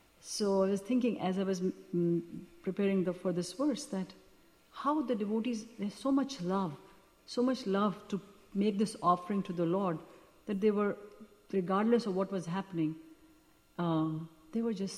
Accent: India; And I do remember when growing up in India that we would sleep on the terrace of our house

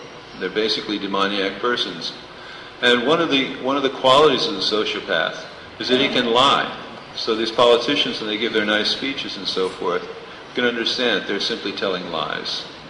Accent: Florida, United States; I'm from Florida, so very close to us is this country, Cuba, this little country of Cuba.

